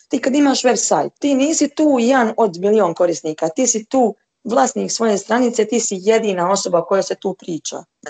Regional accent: Serbia; born there; Jer rođena sam u Srbiji i meni je to, na momente mi čak nedostaje

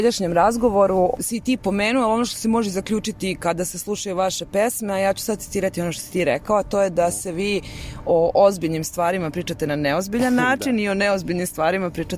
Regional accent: Serbia; je vrlo retko da se vidi kod nas u Srbiji?

